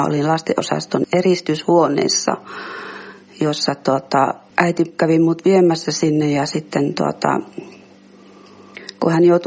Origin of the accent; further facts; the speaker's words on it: Pielavesi, North Savo, Finland; also born or lived in Keitele; meitä oli 9 sisarusta, mä olen nuorimmainen ja muutettiin, kun mä oon ollut vuodenikäinen, niin sitten Pielavedelle ja mulla ei ole mitään muistikuvaa siis siellä Keiteleellä asumisesta ja mä oon ihan maalaistalossa kasvanut lapsuuteni ja tehnyt nuorena maalaistalon töitä